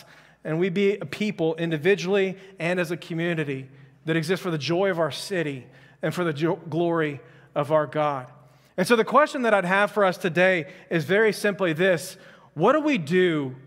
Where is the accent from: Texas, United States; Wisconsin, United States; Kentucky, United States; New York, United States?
Texas, United States; Houston; I'm just kidding. I'm from Houston. I love Houston. Houston's my hometown, so we can make fun of it a little bit there.